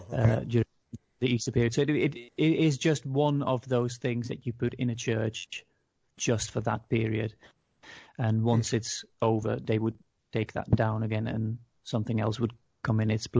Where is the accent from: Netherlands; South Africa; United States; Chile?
Netherlands; English is a second language; because I'm from the Netherlands and I grew up a Dutch Reformed